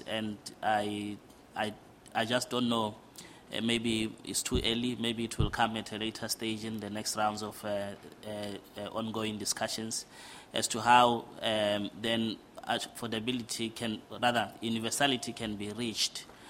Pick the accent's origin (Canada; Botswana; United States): Botswana; from Botswana, and it's good to hear the presentations from the podium.